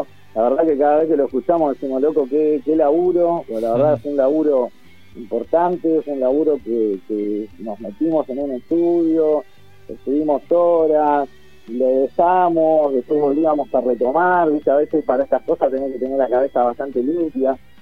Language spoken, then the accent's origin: Spanish; Burzaco, Buenos Aires Province, Argentina; nosotros somos todos de Bursaco. Sí. La mayoría nacidos acá en Bursaco, y Bursaco es como nuestro estandarte, nuestra bandera, ¿no?